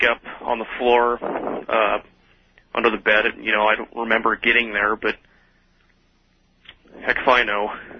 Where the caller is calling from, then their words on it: Iowa, United States; I'm calling you from Central Iowa.